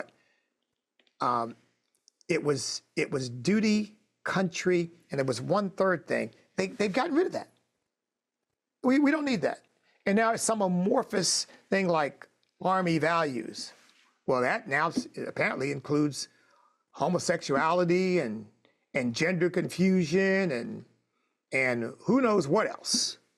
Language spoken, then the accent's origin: English; United States; the great blessing that I acknowledge of being an American.